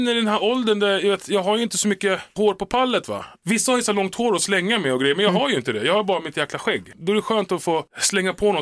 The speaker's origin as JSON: {"language": "Swedish", "town": "Stockholm", "region": "Stockholm County", "country": "Sweden", "said": "jag är från södra sidan då. Jag är från Enskededalen."}